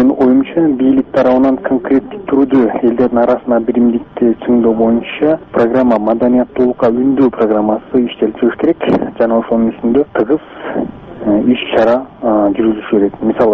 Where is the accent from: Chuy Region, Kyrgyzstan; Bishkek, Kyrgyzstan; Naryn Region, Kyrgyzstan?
Bishkek, Kyrgyzstan; мен Бишкектен болом.